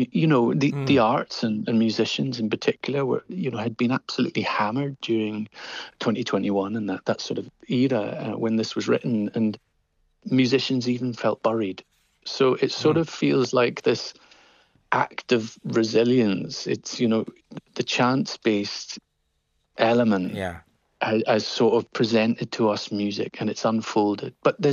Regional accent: Stromness, Scotland, United Kingdom; I grew up in Orkney, in Stromness.

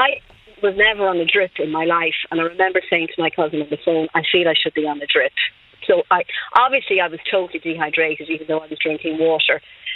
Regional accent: Dublin, Leinster, Ireland; now in Cavan, Ireland; I'm from Dublin, but I was brought into Cavan Hospital. I live in Cavan now at the moment.

